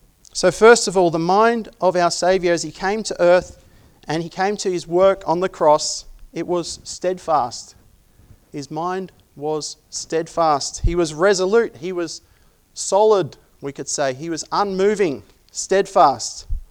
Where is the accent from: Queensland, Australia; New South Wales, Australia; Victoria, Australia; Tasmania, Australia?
New South Wales, Australia; Sydney; the church we grew up in Sydney